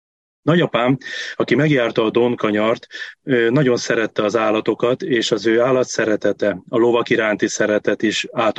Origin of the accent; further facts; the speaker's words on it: Földeák, Csongrád-Csanád, Hungary; hiszen én Földeák községben nőttem fel, amely Csongrád-Csanád vármegyébe található